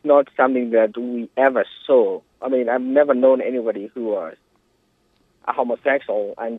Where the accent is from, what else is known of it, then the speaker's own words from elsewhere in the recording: Nairobi, Kenya; I grew up in Nairobi.